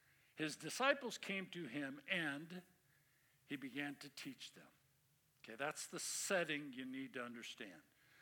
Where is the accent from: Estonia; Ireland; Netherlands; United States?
United States; California; That means, like I grew up in the Bay Area, so Chronicle was a San Francisco Chronicle.